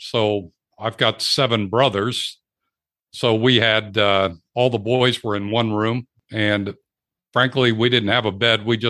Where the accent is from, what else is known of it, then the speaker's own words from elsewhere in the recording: Cleveland, Ohio, United States; I come from a big family. I grew up outside of Cleveland.